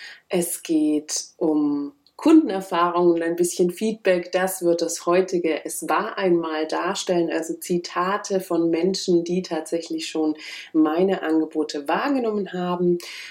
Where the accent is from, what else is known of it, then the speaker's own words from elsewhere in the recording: Bavaria, Germany; born there; now in Berlin, Germany; Ich bin 1985 in Oberfranken geboren und lebe inzwischen in Kaulsdorf, Berlin.